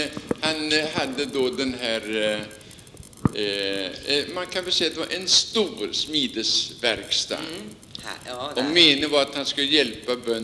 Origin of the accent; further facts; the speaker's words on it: Gävle, Gävleborg County, Sweden; born or raised there; also born or lived in Stockholm